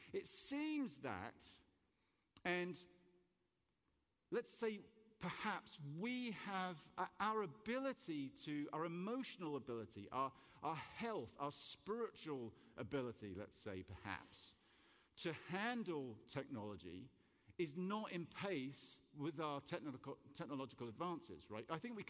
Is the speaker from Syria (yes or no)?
no; England, United Kingdom; now in United States; And I, especially as an English person, stood up here in America talking about guns.